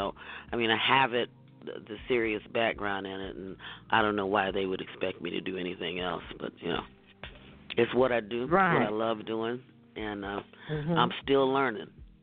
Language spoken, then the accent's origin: English; Detroit, Michigan, United States; I'm from Detroit, and Motown had just started coming in. So, I mean, that's what I was raised